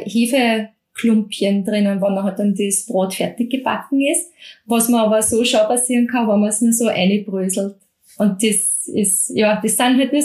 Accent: Lower Austria, Austria; Ich komme aus dem Mostviertel.

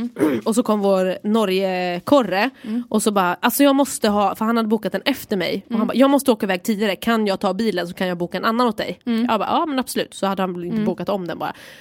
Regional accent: Stockholm, Stockholm County, Sweden; Men jag är från Stockholm.

